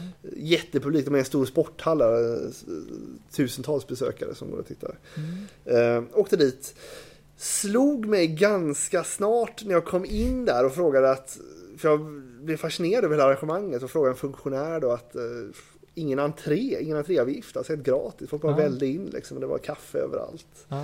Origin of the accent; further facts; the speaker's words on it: Sävedalen, Västra Götaland County, Sweden; Så att, oj, jag är uppvuxen i Sävedalen.